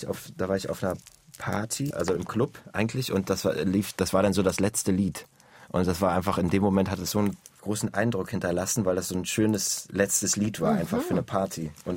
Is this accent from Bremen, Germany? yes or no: no; Bargteheide, Schleswig-Holstein, Germany; now in Berlin, Germany; ich komme aus Bargteheide, das ist auch ein beschauliche Kleinstadt, nach Berlin in die Großstadt